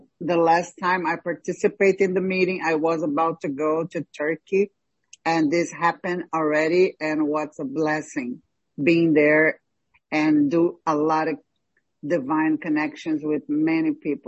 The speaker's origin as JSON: {"language": "English", "country": "Brazil", "said": "I came recently from Brazil, from establishing a house of prayer in my own house out there in my own town."}